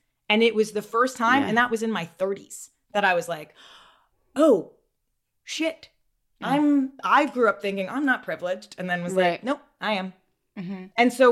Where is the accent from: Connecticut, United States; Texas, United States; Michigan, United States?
Connecticut, United States; Westport; so in Westport is very, very white. That's where I grew up in Connecticut.